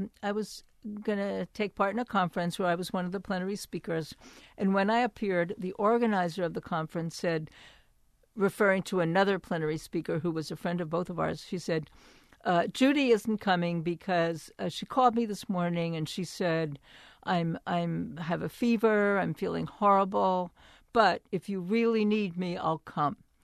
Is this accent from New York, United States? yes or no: yes; Brooklyn, New York, United States; So some of you may have already guessed this from my way of speaking. I'm from Brooklyn, New York